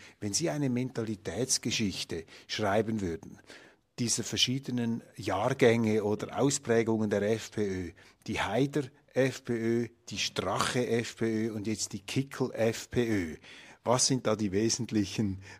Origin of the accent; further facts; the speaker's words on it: Switzerland; Ein Thema, das mir aufgefallen ist, ist als Schweizer natürlich, ist das Thema Neutralität.